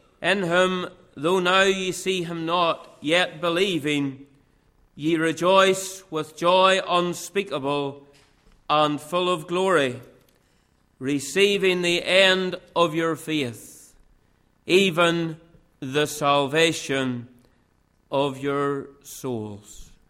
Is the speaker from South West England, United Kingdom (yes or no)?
no; Cullybackey, Northern Ireland, United Kingdom; born there; And I was born in Cullibaghy, just outside of Ballymena.